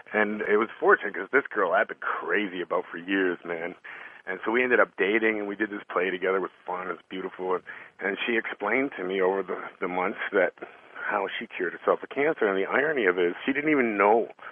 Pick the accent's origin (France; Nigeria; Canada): Canada; moved away as an adult; now in United States; my hometown of Canada